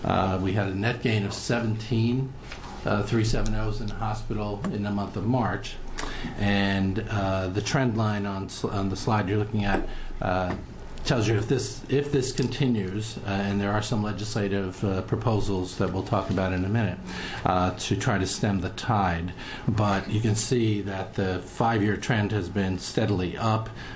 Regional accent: Ireland; I mentioned last time I was here that I'm Irish, so I'm automatically superstitious.

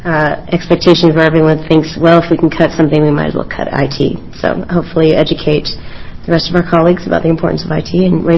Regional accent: Corvallis, Oregon, United States; I'm from Corvallis. And Corvallis has HP and headquartered there, and CHCM Hill, and a lot of IT.

